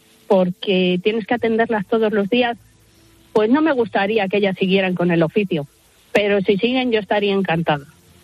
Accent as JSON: {"language": "Spanish", "region": "Castile and León", "country": "Spain", "said": "Yo soy, corresponde mi pueblo a León."}